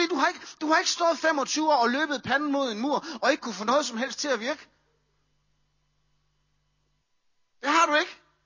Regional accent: Aalborg, North Denmark Region, Denmark; eller Aalborg, hvor jeg kommer fra

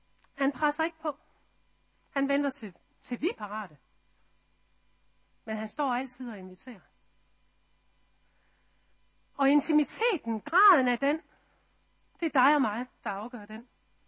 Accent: Central Denmark Region, Denmark; Jeg er vokset op inde i Midt Vestjylland

